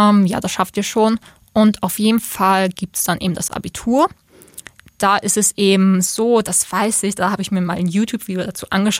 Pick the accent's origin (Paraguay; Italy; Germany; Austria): Austria